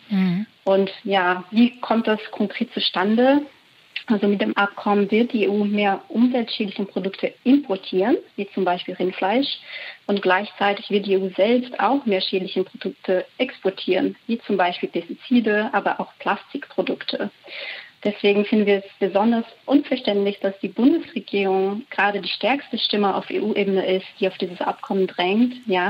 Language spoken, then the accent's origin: German; Brazil; Ja, also ich finde, gerade als Brasilianerin ist auch diese Frage mit anderen Handelspartnern und China sehr wichtig.